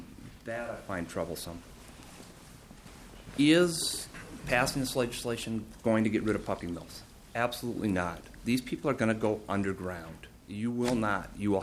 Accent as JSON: {"language": "English", "town": "Brainerd", "region": "Minnesota", "country": "United States", "said": "from Brainerd, Minnesota."}